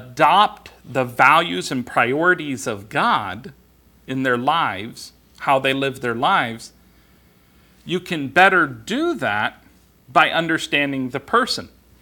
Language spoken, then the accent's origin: English; West Coast, United States; also born or lived in Oregon; I'm from the West Coast, and so I was very surprised at how far you people can see out here.